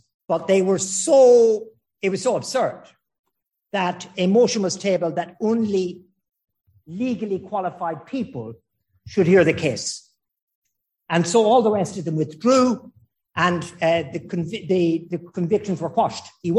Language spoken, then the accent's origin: English; Ireland; although I have an impeccable English accent, I am in fact from Ireland.